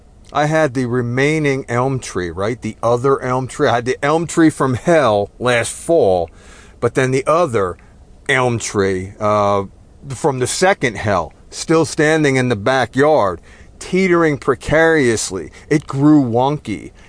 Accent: New Jersey, United States; now in Texas, United States; Warning, I am Texan by choice, but I was raised in New Jersey, so take cover.

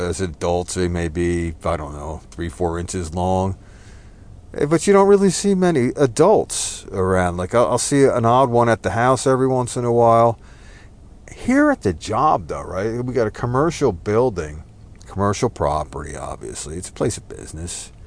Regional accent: New Jersey, United States; For example, growing up in New Jersey, as I did, and I always seem to mention here, it's just a stupid fact.

